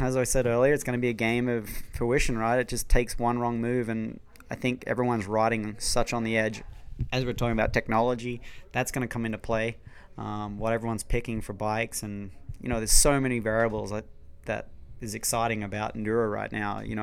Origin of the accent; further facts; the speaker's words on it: Australia; I'm from Australia, so I can call him that.